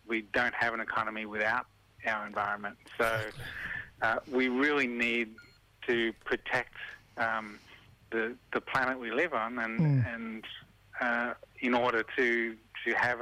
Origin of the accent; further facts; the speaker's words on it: Queensland, Australia; I'm a Queenslander